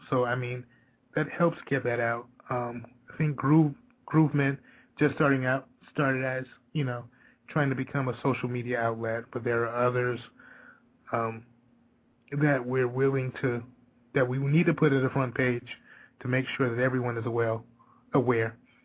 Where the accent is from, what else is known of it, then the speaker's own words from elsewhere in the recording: Westbury, New York, United States; born there; I was born in Westbury, New York.